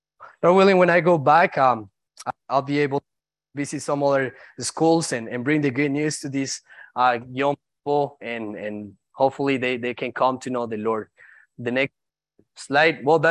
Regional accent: Duitama, Boyacá, Colombia; just letting them know that I was from Duitama, from that very school

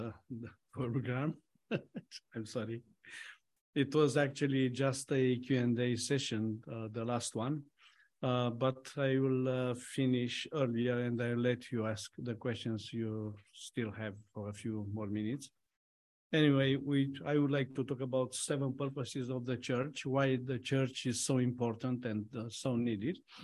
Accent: Romania; moved away as an adult; now in United States; I was born in Romania. That means I'm a Romanian. Actually, because of my citizenship, I'm an American Romanian citizen with Romanian roots, but only with American passport.

